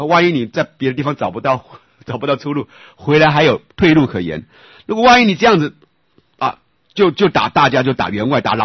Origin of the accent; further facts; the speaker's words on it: Taiwan; 这个就是咱们台湾人的想法，绝对不会负愧于客